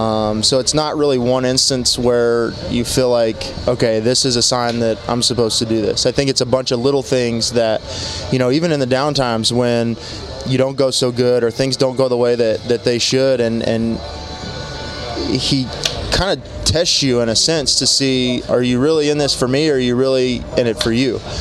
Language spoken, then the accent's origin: English; Ripley, Oklahoma, United States; I grew up just outside of Stillwater, in a little town called Ripley.